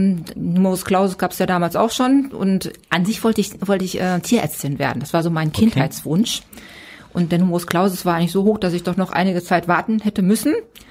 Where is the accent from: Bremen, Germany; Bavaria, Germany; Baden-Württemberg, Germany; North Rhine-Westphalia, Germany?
North Rhine-Westphalia, Germany; Gelsenkirchen; born there; Ich bin also gebürtige Gelsenkirchnerin, also schon auch aus dem Pott.